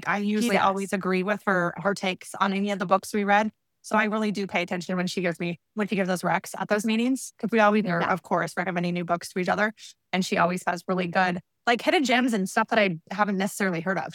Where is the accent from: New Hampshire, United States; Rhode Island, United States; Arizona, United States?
Arizona, United States; I'm from Arizona.